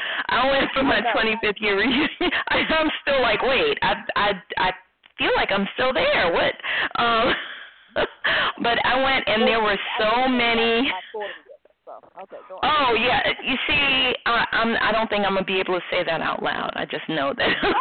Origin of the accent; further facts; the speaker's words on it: New Orleans, Louisiana, United States; now in Atlanta, United States; so when I moved to Atlanta some years ago, I seriously considered going to Savannah, because I'm from New Orleans, and Savannah reminds me of New Orleans, except it's much cleaner.